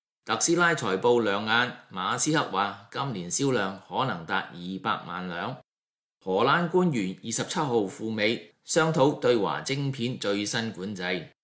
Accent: Mazhuang, China; 今日是大年初一，是一个合家团圆的日子。马庄是我的故乡，那些贩卖者都是我的血肉至亲。

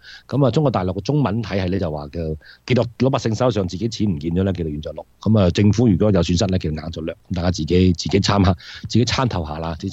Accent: United States; 我哋美國人

